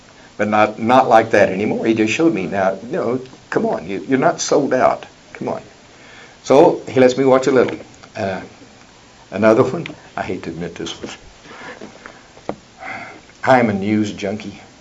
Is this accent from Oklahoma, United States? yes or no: yes; Oklahoma, United States; I love college football. I'm from Oklahoma.